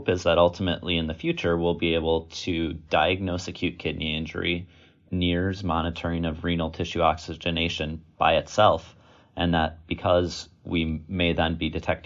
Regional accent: Wisconsin, United States; also born or lived in Virginia; I was born and raised in Wisconsin and did most of my training here at the University of Wisconsin in Madison all the way through my pediatric residency, and then finally escaped Wisconsin and went to Virginia

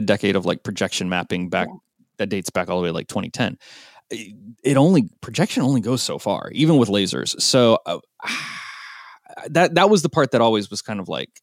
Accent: Portland, Oregon, United States; it's out of Portland, Oregon, which is my hometown

